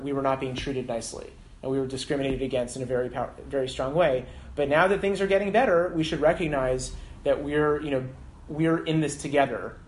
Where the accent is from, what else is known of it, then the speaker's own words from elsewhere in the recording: Canada; I'm Canadian. I don't even get to vote and I pay my taxes.